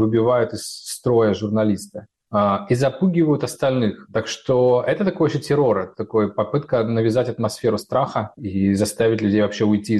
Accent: Russia; moved away; Ну вот я прожил в России 38 лет. Никогда никакой самодеятельности я не видел. Я родился в Советском Союзе

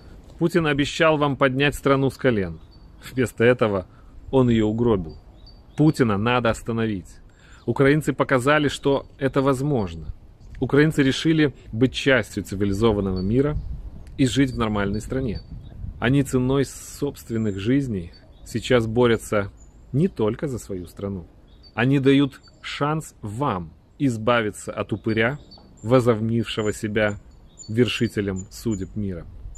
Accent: Vilnius, Vilnius County, Lithuania; Пушкин стоял и будет стоять в моем родном городе, в Вильнюсе.

